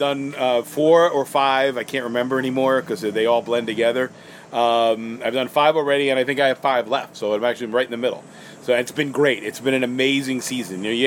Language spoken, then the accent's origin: English; New York City, New York, United States; Well, I grew up in New York City, and I couldn't be less artsy.